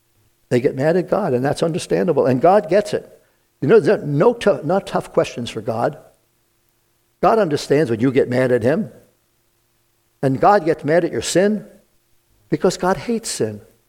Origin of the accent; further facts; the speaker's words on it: Brooklyn, New York, United States; As a kid growing up in Brooklyn, I was blessed to live a few blocks away from Prospect Park.